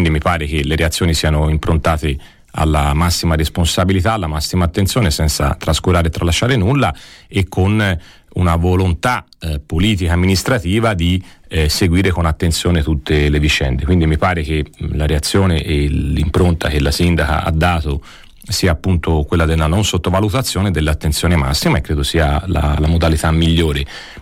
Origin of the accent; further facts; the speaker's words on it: Campi Bisenzio, Tuscany, Italy; Io conosco abbastanza Sesto, anche se sono di Campi, quindi tra Campi e Sesto un po' di differenze ci sono.